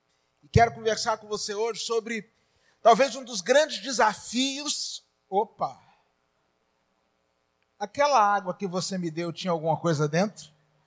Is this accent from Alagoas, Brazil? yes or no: yes; Maceió, Alagoas, Brazil; E sou lá de Maceió. Lugar maravilhoso, gente.